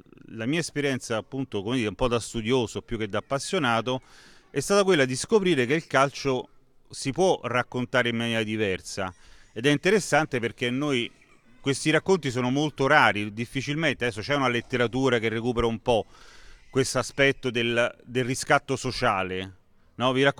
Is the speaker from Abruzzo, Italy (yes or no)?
no; Rome, Lazio, Italy; da quando avevo 5 anni, 4 anni nel quartiere, sono di Roma